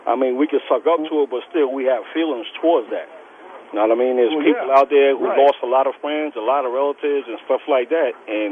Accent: United States; Well, America is America, brother. I was born and raised in America. I respect America.

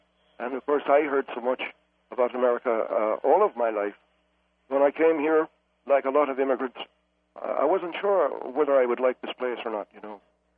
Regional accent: County Meath, Ireland; now in United States

